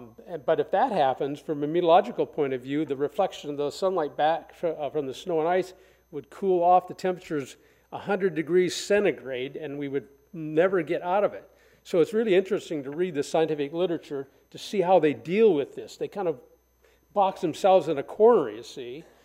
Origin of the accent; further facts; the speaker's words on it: Bozeman, Montana, United States; I'm from Bozeman, Montana, but my sister lives here, so I'm out here every year.